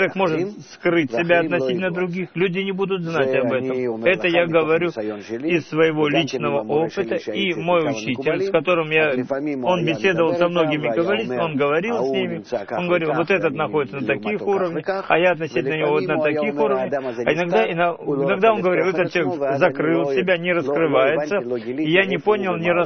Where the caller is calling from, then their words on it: Beit Shemesh, Jerusalem District, Israel; из Бет-Шемеша.